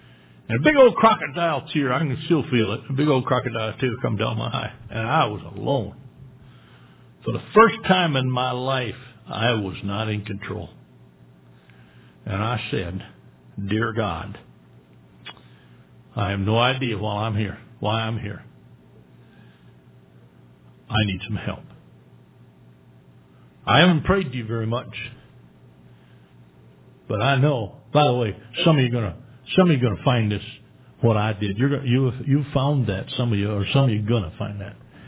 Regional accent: Michigan, United States; This is Minnesota. I'm from Michigan, and I'm supposed to go to college and play football

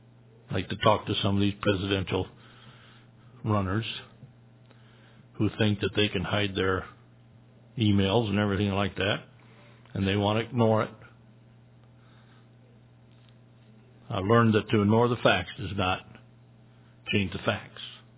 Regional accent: Great Falls, Montana, United States; from Great Falls.

